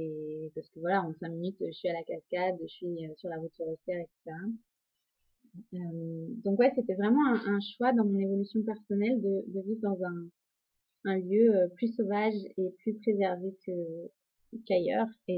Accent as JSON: {"language": "French", "region": "Centre-Val de Loire", "country": "France", "also_born_or_lived": "Finistère", "said": "je suis originaire de la Beauce. Donc vraiment un endroit où il y a des champs à perte de vue"}